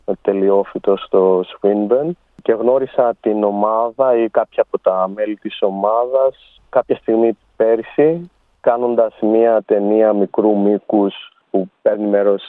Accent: Corfu, Ionian Islands, Greece; also born or lived in Athens; now in Australia; Γιατί γεννήθηκα εδώ, μεγάλωσα στην Ελλάδα και επέστρεψα πριν 3,5 χρόνια.

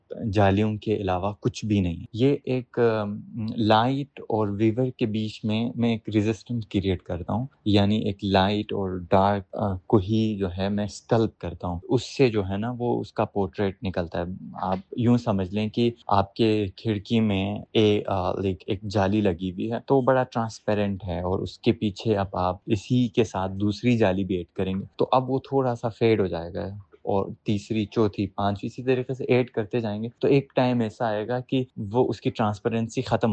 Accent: Gilgit-Baltistan, Pakistan; چونکہ میرا تعلق گلگت بلتستان سے ہے تو وہ وہاں ایک بہت ہارڈ جگہ ہے اور وہاں پر ساری چیزیں ہم خود اپنے ہاتھوں سے کرتے ہیں

